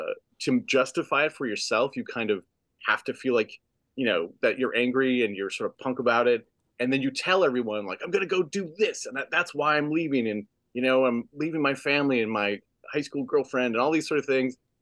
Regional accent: Wausau, Wisconsin, United States; which was also a set in Wisconsin, but in my hometown of Wausau.

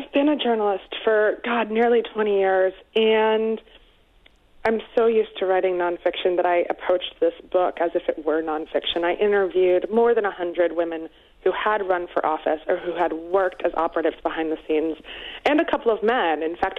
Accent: East Coast, United States; also born or lived in Iowa; now in California, United States; I was born in the Midwest in Iowa and then raised on the East Coast, and I'm still getting used to California and Silicon Valley.

